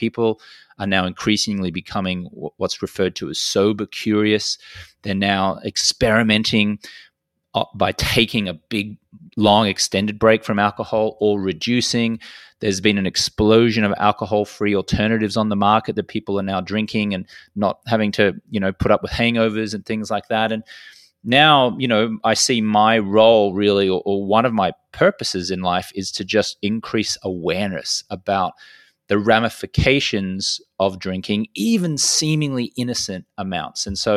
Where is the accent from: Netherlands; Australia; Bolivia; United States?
Australia; Brisbane, Queensland; I grew up in Brisbane on the east coast of Australia